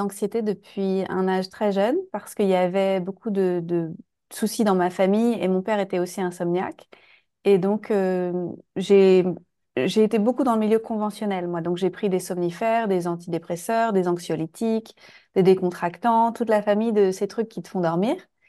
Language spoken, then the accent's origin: French; Nantes, Pays de la Loire, France; moved away as an adult; also born or lived in Costa Rica; now in Bali, Indonesia; j'habite à Bali, près de la mer, depuis l'année dernière. Avant, je vivais au Costa Rica. Je suis originaire de France, de Nantes, j'ai 40 ans.